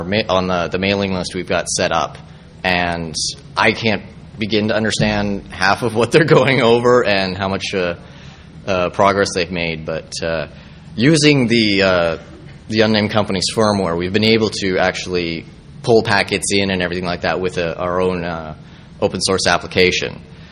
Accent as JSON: {"language": "English", "country": "Canada", "said": "because I'm Canadian"}